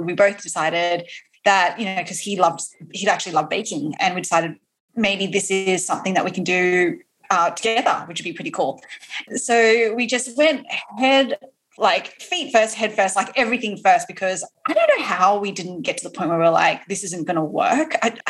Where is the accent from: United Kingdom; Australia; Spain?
Australia; now in United States; I am also an Aussie